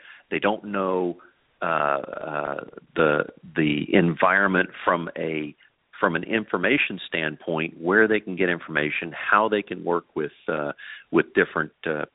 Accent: Libya; moved away; I've been living out here, you know, almost 40 years. I grew up in Libya, you know, my teenage years in Libya, and then have lived in or worked in every Arab country, plus a lot of the peripheral states.

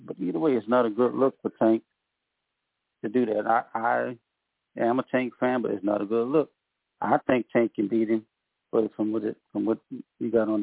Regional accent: Louisiana, United States; You know, I'm from Louisiana, too.

